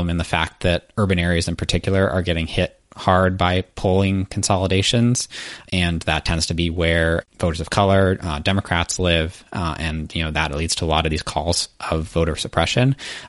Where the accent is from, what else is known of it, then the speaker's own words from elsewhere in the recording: Massachusetts, United States; my home state of Massachusetts